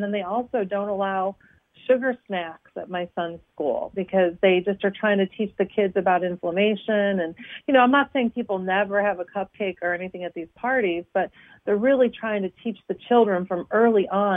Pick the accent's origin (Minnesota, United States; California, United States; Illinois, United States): Illinois, United States; Chicago; And, you know, I grew up in the Chicago area, so I have a special place in my heart for you and your work.